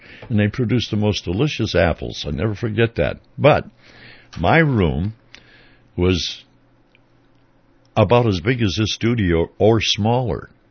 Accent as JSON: {"language": "English", "town": "St. Paul", "region": "Minnesota", "country": "United States", "lives_now": "Northfield, United States", "said": "And I remember reading the Northfield News when I first came to town because I was from St. Paul."}